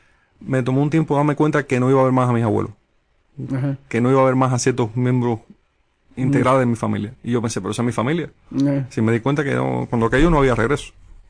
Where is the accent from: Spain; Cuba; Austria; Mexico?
Cuba; now in United States; Y recuerdo la férrea resistencia cultural de los cubanos a eso. Es decir, la frase yo soy cubano no hispano viene de ahí